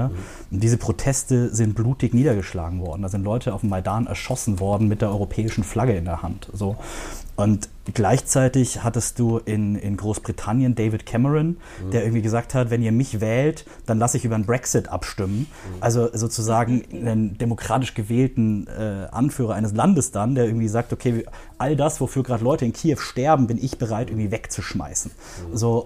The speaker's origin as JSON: {"language": "German", "town": "Augsburg", "region": "Bavaria", "country": "Germany", "tie": "born or raised there", "said": "in meiner Heimatstadt, wo ich ursprünglich herkomme, in Augsburg"}